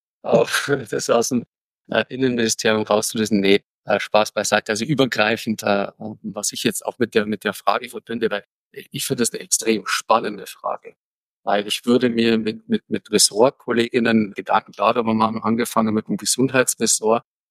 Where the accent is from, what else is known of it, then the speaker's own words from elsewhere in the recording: Bavaria, Germany; ich bin im Berchtesgadener Land aufgewachsen